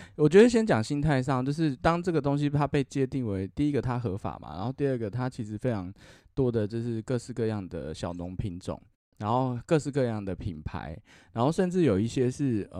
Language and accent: Chinese; Taiwan; 就是我们台湾人如果去